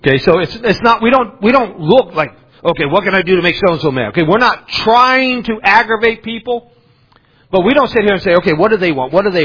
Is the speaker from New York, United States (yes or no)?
no; West Virginia, United States; I know I'm from West Virginia and somewhat of Hillbilly, but I put the shoes on.